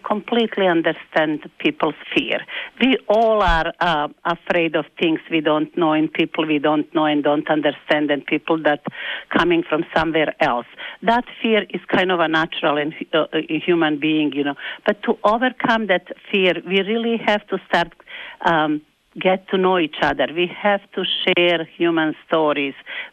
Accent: Bosnia & Herzegovina; English is a second language; moved away as an adult; now in United States; my husband and I, we came from Bosnia and Herzegovina, well-educated. He was a doctor. I had a teaching degree and life experience working in business as well as in classrooms. So we knew what we need to do, but I didn't speak English.

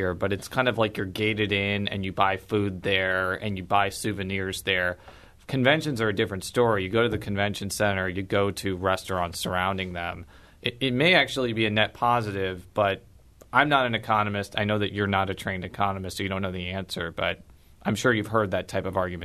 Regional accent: Illinois, United States; I'm on record saying we should definitely have an NBA team here, but I'm from the Chicagoland suburbs, and NBA is very dominant.

